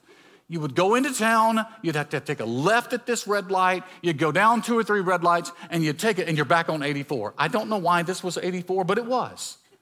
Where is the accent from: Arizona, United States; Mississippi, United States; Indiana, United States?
Mississippi, United States; I'm from Mississippi, I can say it, okay?